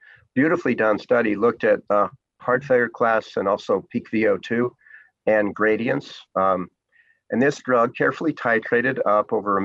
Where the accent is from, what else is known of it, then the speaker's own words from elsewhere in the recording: Yellowstone, Wyoming, United States; Yeah, growing up in Yellowstone makes you an explorer.